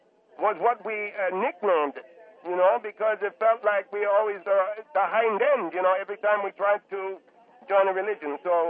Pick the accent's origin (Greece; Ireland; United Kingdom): Greece; also born or lived in Cyprus; now in United States; No, I'm from Greece, but we left Cyprus, and we had moved to Cyprus, my father's business, long years ago, and resettled in the United States.